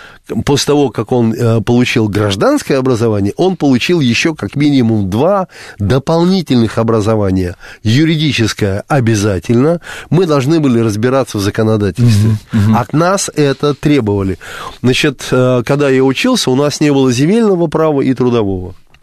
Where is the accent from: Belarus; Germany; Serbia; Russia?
Germany; я в детство провел в Германии.